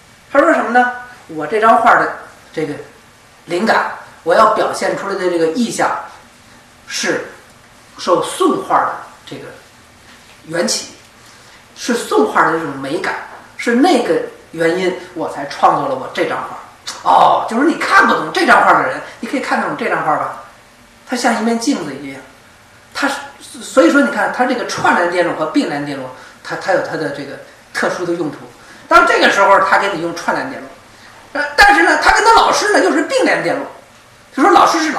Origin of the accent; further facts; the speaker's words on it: Beijing, China; 北京话我北京人啊就是扯淡